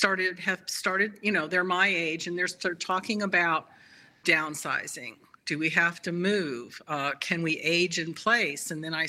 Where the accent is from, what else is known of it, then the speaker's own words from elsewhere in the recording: California, United States; also born or lived in Memphis, Tennessee / Kansas / Illinois / England; now in Minnesota, United States; I grew up in California, and then following my husband's career, been in Memphis, Tennessee, Kansas twice, Illinois twice, Iowa for a very brief time, over to England, and then back in the past 12 years in Minnesota.